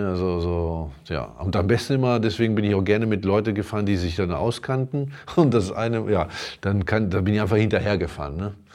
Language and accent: German; northern Italy, Italy; German is a second language; ich komme aus Norditalien ursprünglich